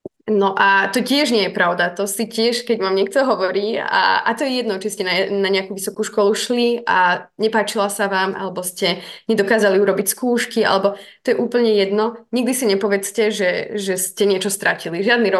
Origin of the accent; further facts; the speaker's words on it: Bajerov, Prešov Region, Slovakia; v dedinke Bajerov, kde som sa narodila, odkiaľ pochádzam